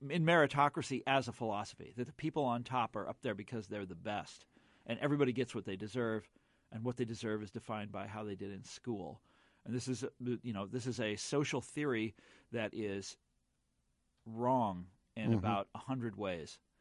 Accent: Kansas City, United States; And you know, I'm from Kansas City

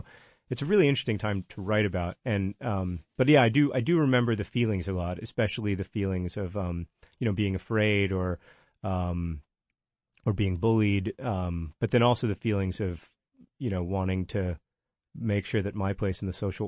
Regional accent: Alabama, United States; I'm from Alabama, so

